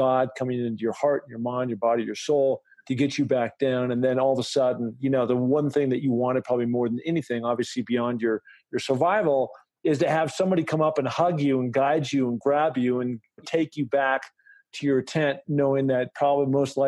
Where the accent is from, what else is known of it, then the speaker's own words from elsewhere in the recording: Washington, United States; of coming up to the great state of Washington, where I'm from